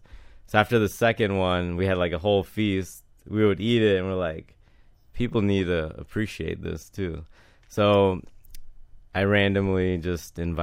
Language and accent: English; Jacksonville, Florida, United States; also born or lived in Georgia; Well, I was born in Georgia, grew up in Jacksonville.